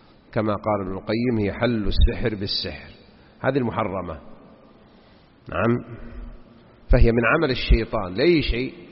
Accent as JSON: {"language": "Arabic", "town": "Jeddah", "region": "Makkah Province", "country": "Saudi Arabia", "said": "تذكرون عندنا بجدة هناك بحيرة منتنة فيها مجاري"}